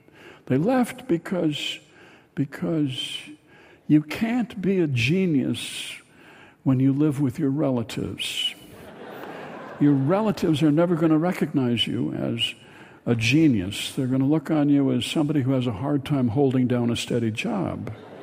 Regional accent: Minnesota, United States; I'm not a big talker at all. I'm from Minnesota. I'm a good listener.

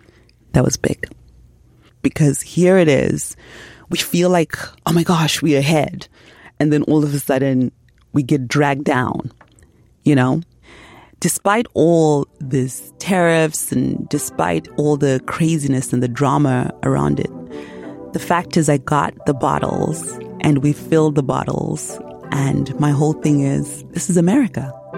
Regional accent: Zimbabwe; now in United States; I'm originally from Zimbabwe, and when I was in Zimbabwe, I had a dream to just come to the United States

